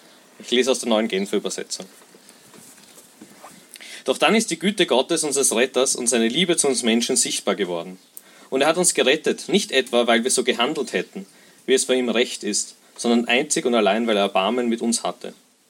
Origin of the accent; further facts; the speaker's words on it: Vienna, Austria; ich bin aus Wien extra da und heute mit euch dieses Freudenfest zu feiern.